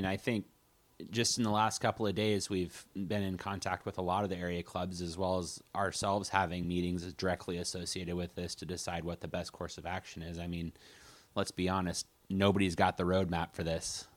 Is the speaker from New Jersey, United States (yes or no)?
no; Coos Bay, Oregon, United States; Yeah, so I was born and raised in Coos Bay town. I mean, between Coos Bay and North Bend, I think it's like a total of about 30,000 people. So it's the largest town on the Oregon coast